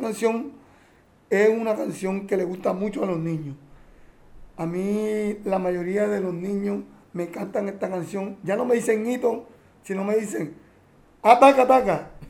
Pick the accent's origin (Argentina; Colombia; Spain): Colombia; Cartagena, Bolívar; le di gracias a Dios que lo hice de todo corazón y con amor para mi pueblo cartagenero